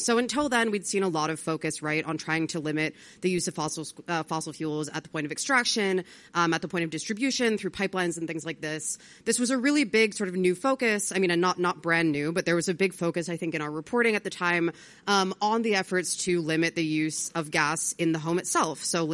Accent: Maryland, United States; Washington Gas, which operates in my home state of Maryland.

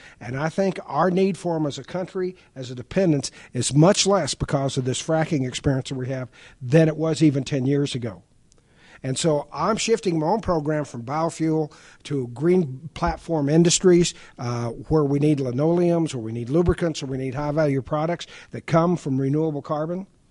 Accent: Texas, United States; But here in Texas, we have the Bartlett Shale. We have the Eagle Ford. I was born and raised on the Permian Basin.

